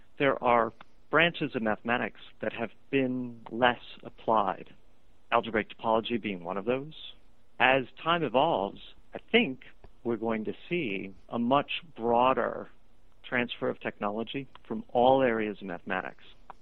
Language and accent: English; Euclid, Ohio, United States; born there; I guess I always loved geometry, so it's ironic that I was born in Euclid.